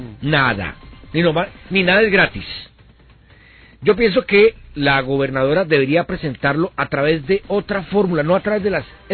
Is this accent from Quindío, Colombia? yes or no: no; Cali, Valle del Cauca, Colombia; somos los caleños y los vallecaucanos